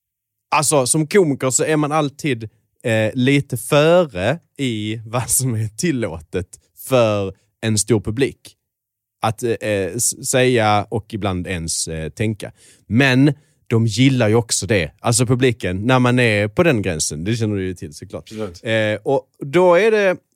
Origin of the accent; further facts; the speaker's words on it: Skåne, Sweden; accent: Scanian; Så jag pratar skånska.